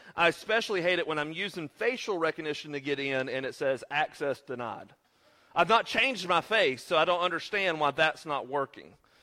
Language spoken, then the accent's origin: English; Seagrove, United States; either because of not being able to hear on my right ear or because I'm from Seagrove.